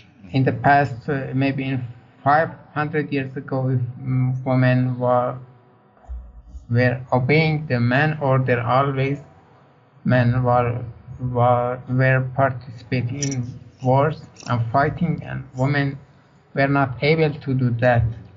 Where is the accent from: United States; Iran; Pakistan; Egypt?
Iran; I'm from Iran.